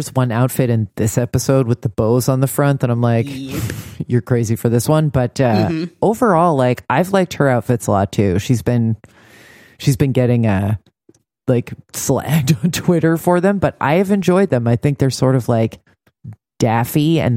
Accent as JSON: {"language": "English", "country": "United States", "said": "I'm American."}